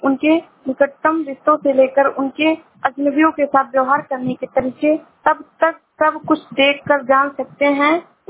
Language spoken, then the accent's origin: Hindi; Shravasti, Uttar Pradesh, India; मैं जिला श्रावस्ती से हूँ।